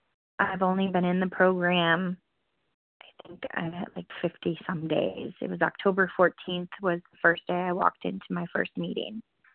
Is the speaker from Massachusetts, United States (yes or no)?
no; Wisconsin, United States; Oh, and I'm from Wisconsin.